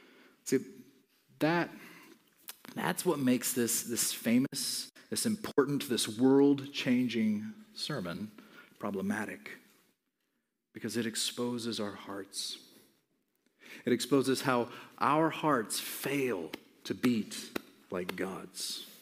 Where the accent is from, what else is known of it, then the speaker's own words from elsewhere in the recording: Mozambique; the Africans that I grew up with in Mozambique